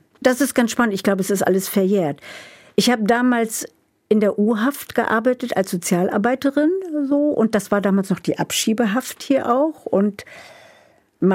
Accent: East Germany, Germany; So wurde ich als Ossi früher auch erkannt übrigens.

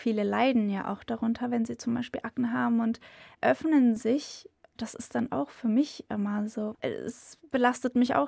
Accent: Bremen, Germany; Wir kommen aus Sebaldsbrück.

